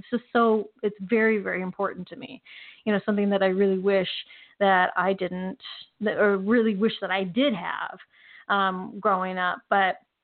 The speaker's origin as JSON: {"language": "English", "region": "Oregon", "country": "United States", "tie": "born or raised there", "said": "I grew up in Oregon, and we went to the Oregon coast"}